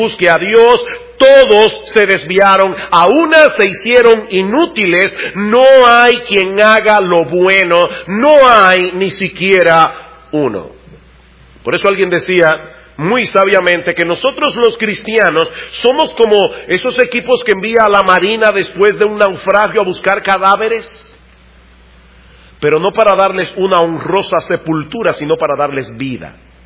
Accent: Dominican Republic; Somos dominicanos, conocemos nuestra cultura, hablamos el mismo idioma.

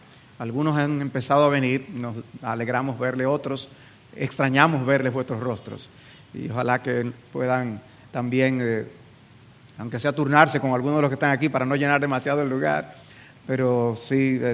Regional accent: Dominican Republic; para nosotros como dominicanos, latinos, el hablar de una cena a mediodía es raro

